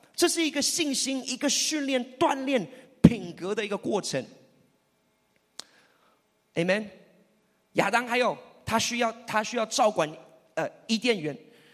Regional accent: United States; 那我虽然我在美国出生，我在这边长大，但是我有十年的期间不在这边。

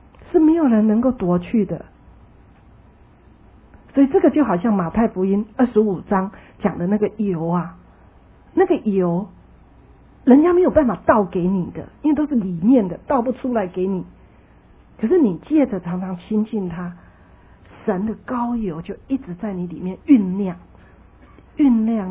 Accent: China; 我们中国人就知道说江山易改，本性难移哈

